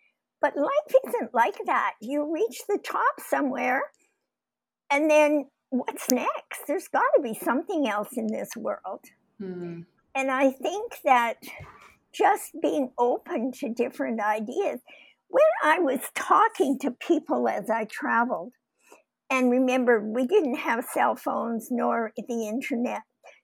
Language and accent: English; Canada; I was in no mood to get up and say, oh, yes … from Canada, but it was too late.